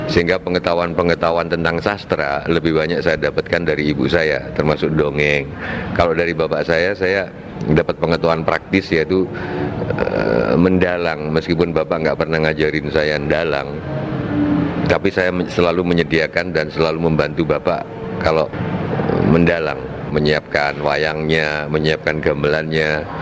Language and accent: Indonesian; Jember, East Java, Indonesia; born there; Aku lahir di Jember tahun 1962.